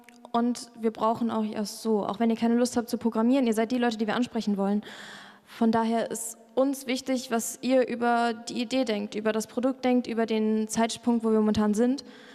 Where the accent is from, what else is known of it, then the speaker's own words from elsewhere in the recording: Saarbrücken, Saarland, Germany; wir kommen aus Saarbrücken